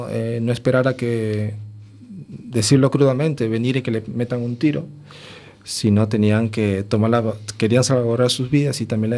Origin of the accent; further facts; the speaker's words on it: Callao, Peru; aunque también hubieron presencia gallega en el Callao, es un puerto de donde yo soy